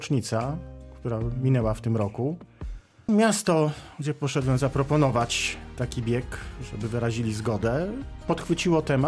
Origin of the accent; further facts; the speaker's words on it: Warsaw, Masovian Voivodeship, Poland; now in Rzeszów, Poland; Tak się składa, że jestem z urodzenia warszawiakiem i grubo ponad pół wieku tam mieszkałem. Cały czas jestem związany z Warszawą, bo tam wciąż pracuję, mieszkając w Rzeszowie.